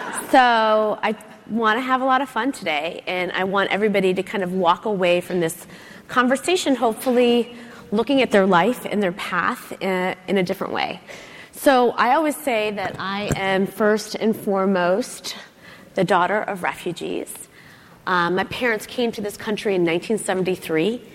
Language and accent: English; Chicago, Illinois, United States; moved away as an adult; I grew up in Chicago, Illinois, and I graduated with $300,000 in student loan debt.